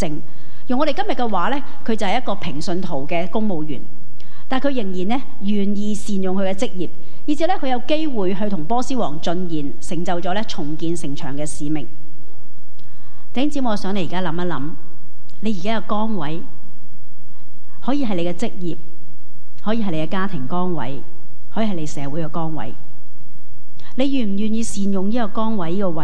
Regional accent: Hong Kong; 我哋香港人嘅问题一路咧都系咩啊？地少人多，屋又多。

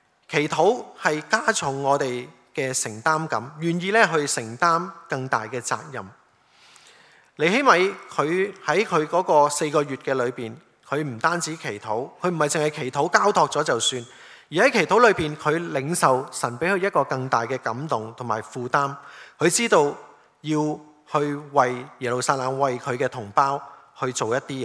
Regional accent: Hong Kong; 他们知道我们从香港来的时候，他们都问香港的情况怎样啊

